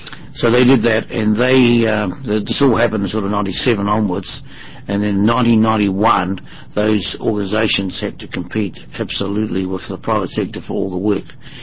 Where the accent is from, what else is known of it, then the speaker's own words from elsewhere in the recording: New Zealand; I come from New Zealand, and have lived there all my life, and have travelled the world quite a bit